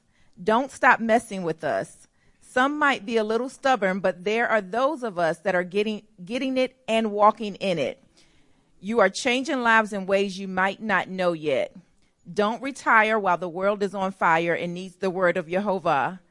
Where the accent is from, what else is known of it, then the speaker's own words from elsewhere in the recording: Jamaica; Growing up in Jamaica